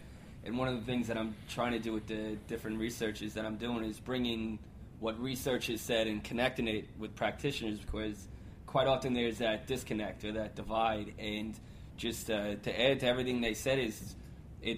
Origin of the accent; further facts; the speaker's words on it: New York, United States; And again, I'm from New York. I've traveled a lot. I know I speak really fast.